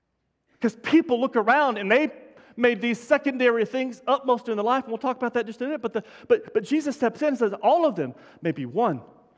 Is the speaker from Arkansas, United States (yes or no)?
no; Denver City, Texas, United States; he and I grew up in Denver City, where I grew up, shocker, in a small church.